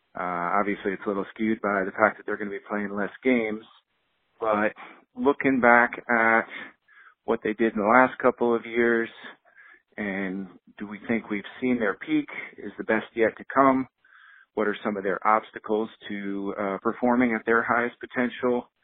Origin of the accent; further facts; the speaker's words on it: Long Island, New York, United States; now in New Jersey, United States; born and raised in Long Island, now living in Jersey, longtime hardcore Mets fan.